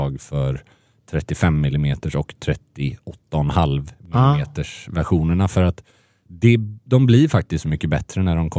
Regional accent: Gothenburg, Västra Götaland County, Sweden; där skäms jag lite att jag som gammal göteborgare inte har haft koll på det här

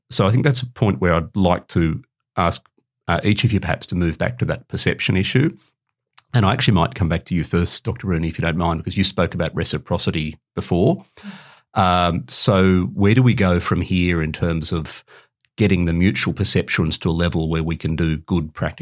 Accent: Goroka, Eastern Highlands, Papua New Guinea; born there; I was born in Goroka, of all places. But my parents were school teachers there back in the day.

